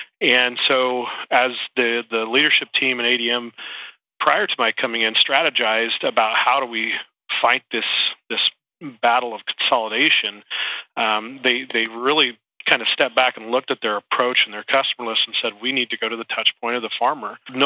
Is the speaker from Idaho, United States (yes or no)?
yes; Hamer, Idaho, United States; I was born and raised in southeast Idaho in a town called Hamer, Idaho. I grew up on the potato farm, alfalfa, oats, barley.